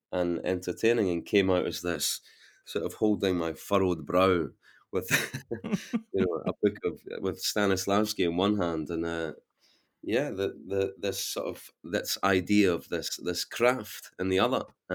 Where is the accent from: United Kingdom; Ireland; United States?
United Kingdom; Edinburgh, Scotland; From Portobello in Edinburgh, so from the east coast of Edinburgh.